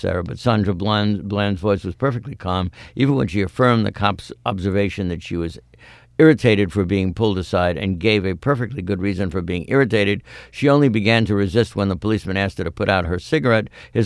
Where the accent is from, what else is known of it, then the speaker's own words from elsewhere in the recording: Boston, Massachusetts, United States; I grew up in Boston.